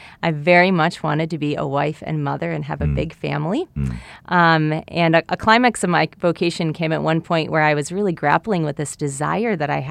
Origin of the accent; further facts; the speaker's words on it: Cleveland, Ohio, United States; I grew up in Cleveland, Ohio, and really integral to my own discernment was a youth group I was involved in high school.